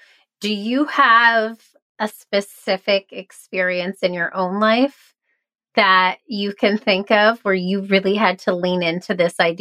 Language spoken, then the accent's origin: English; Chicago, Illinois, United States; now in Charleston, United States; I come from Chicago. Okay. Very liberal town, city. And then I moved to Charleston, South Carolina in 2020.